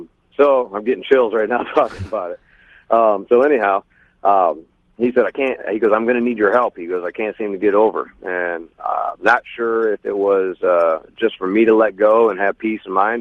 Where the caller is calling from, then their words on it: Nashville, Tennessee, United States; I'm calling from Nashville.